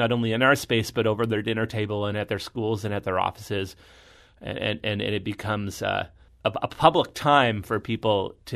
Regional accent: Canada; And I'm Canadian, so I also knew there was a hockey team.

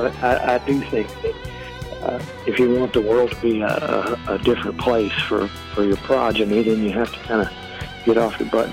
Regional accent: Muscle Shoals, Alabama, United States; And then growing up in Muscle Shoals, there was a pretty good group of people who were about my own age, and we all started playing together in restaurants around town.

